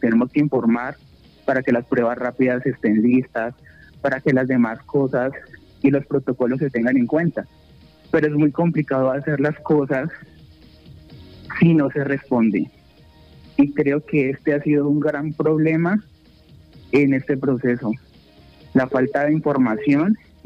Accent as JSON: {"language": "Spanish", "town": "Manizales", "region": "Caldas", "country": "Colombia", "said": "Yo soy de Manizales."}